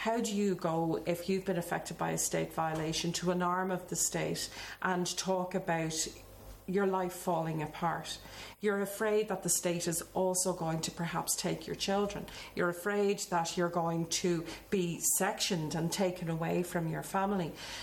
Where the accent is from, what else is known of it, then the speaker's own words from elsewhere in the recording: Dublin, Leinster, Ireland; I think growing up in Dublin, and what I've just described, where you'd be in a place where nobody had any money